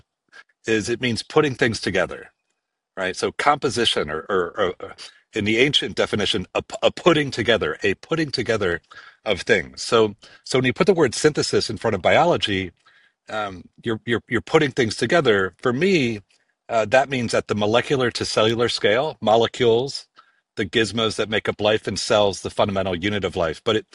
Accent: Pennsylvania, United States; I grew up in Pennsylvania, and like the cliche of a kid who likes to build stuff works for me.

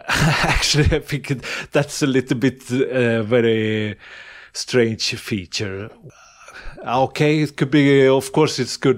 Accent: Sweden; English is a second language; I'm from Sweden.

